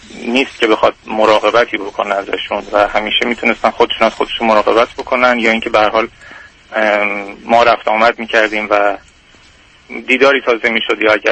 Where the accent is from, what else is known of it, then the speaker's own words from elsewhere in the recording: Iran; also born or lived in Canada; now in United States; من مدتی که از ایران خارج شدم، 10 سال تقریبا که در کانادا زندگی میکردم، چند سال هم از کانادا اومدم امریکا.